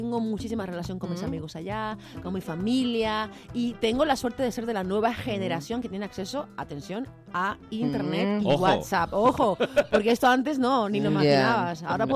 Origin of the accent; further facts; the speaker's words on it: Havana, Cuba; este barrio de Guanabacoa, de donde vengo yo, de La Habana, es un barrio de rumberos, de la música afrocubana